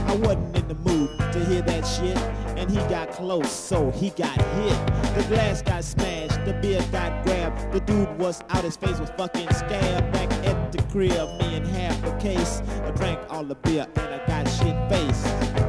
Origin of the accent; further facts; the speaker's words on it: Texas, United States; But I'm from Texas, y'all.